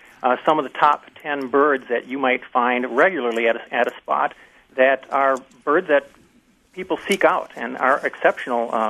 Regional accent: Eau Claire, Wisconsin, United States; or Mona Lisa's in my hometown, Eau Claire.

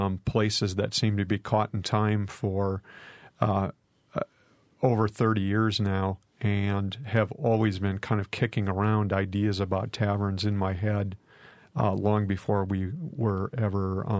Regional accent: Wisconsin, United States; since I was a kid growing up in Wisconsin and going to taverns with my dad.

